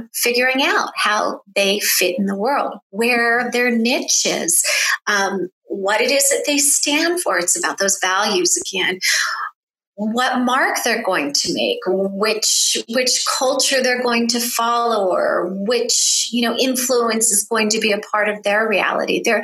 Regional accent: United States; I'm an American. I wasn't raised with this awareness that the world was so big.

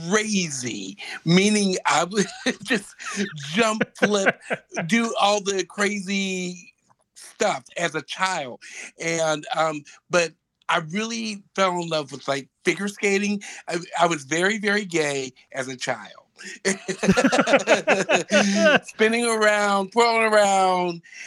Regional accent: Pittsburgh, Pennsylvania, United States; I'm from Pittsburgh, Pennsylvania

